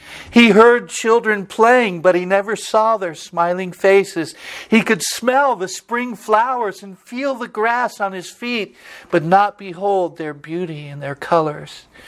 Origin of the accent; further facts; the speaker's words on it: Rubidoux, California, United States; I mean, I grew up in Rubidoux when they had that riot there and people got shot in high school.